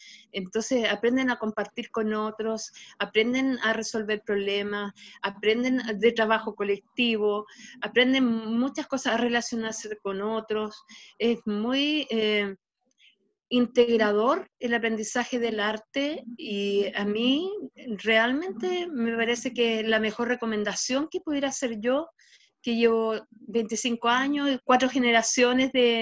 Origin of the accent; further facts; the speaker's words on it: Curanilahue, Biobío, Chile; soy de Curanilahue